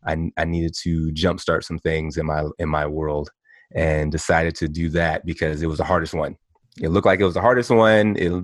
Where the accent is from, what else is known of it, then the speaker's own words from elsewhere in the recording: Milwaukee, Wisconsin, United States; Basically, I'm just a guy from the upper Midwest. You know, it's been a ride. It's been an experience. I grew up in Milwaukee, Wisconsin.